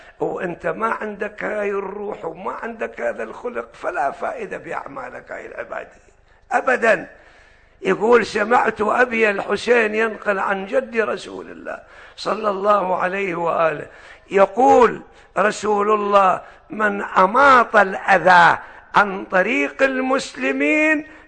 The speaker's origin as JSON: {"language": "Arabic", "country": "Iraq", "said": "هذا مثل عندنا بالعراق"}